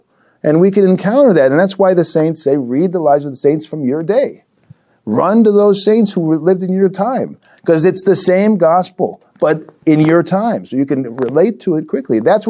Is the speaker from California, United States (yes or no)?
yes; California, United States; I grew up in America, Northern California, a number of years as a child.